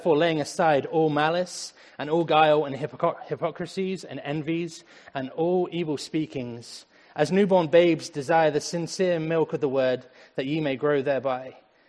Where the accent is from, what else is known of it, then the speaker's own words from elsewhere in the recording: Andover, South East England, United Kingdom; Andover is where I grew up in England. It's a tiny little town in the south.